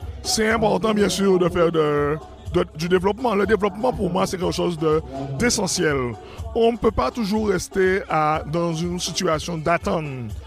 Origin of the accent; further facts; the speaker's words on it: Guadeloupe, France; Quand on est Guadeloupéen, on aime la Guadeloupe.